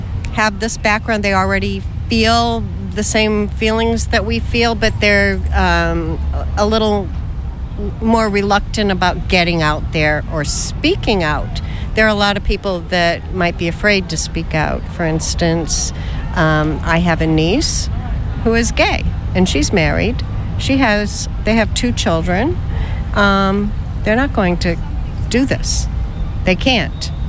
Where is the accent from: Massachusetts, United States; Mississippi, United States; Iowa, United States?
Massachusetts, United States; Haverhill; I'm from Haverhill, Mass.